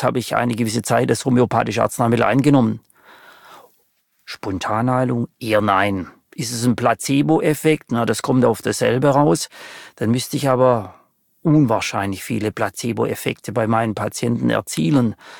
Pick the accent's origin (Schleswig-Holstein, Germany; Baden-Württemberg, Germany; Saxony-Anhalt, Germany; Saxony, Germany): Baden-Württemberg, Germany; als Schwabe